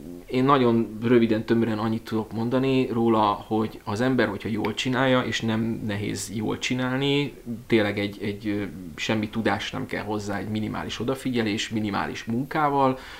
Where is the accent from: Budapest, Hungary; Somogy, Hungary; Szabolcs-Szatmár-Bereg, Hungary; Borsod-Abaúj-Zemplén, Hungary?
Budapest, Hungary; Kispest; én Kispestről származom, és ott is részt vettem a helyi ilyen zöld kezdeményezésekben